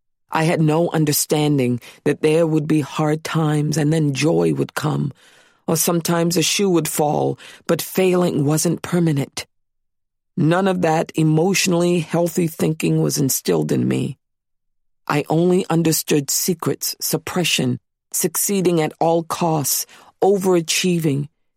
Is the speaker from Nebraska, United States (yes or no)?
no; Central Falls, Rhode Island, United States; I didn't fit in with them because I was from Central Falls